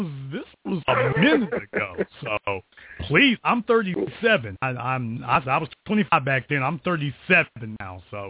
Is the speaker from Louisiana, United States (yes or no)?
yes; Louisiana, United States; Now, I'm from Louisiana.